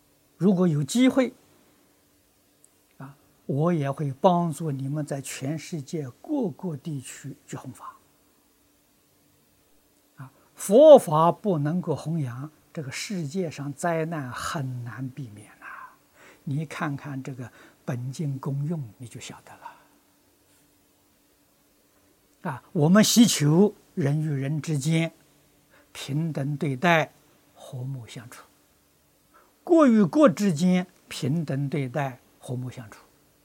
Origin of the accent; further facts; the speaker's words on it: China; moved away; 我们是中国人，在海外流浪个半个多世纪，念念想到家乡，念念想到祖国，